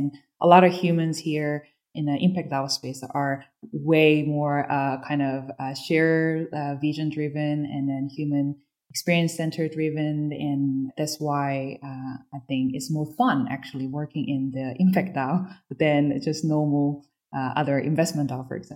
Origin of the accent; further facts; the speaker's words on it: South Korea; I'm myself from Korea